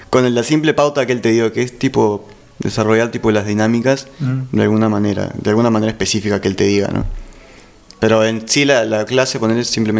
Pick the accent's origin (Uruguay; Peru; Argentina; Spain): Peru; also born or lived in Brazil; Nací en Brasil, tipo, estuve 2 años.